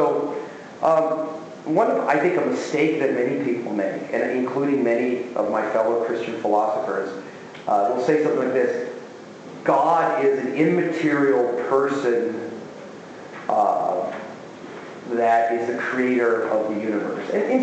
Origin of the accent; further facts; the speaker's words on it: Las Vegas, Nevada, United States; My first job was at UNLV. So I got hired at my hometown, which was great.